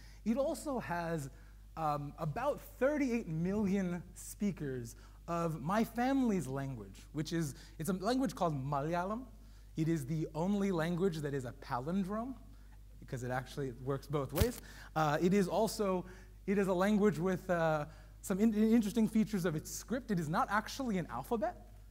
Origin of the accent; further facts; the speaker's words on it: New York, United States; accent: American; So my background, so I have a obviously American accent. I'm from New York, but my family is Indian.